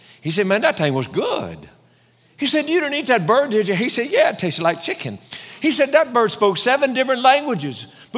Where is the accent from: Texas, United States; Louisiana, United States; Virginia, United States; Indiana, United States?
Louisiana, United States; Pastor Doug said I'm from Louisiana, and that's true. I'm a public school graduate.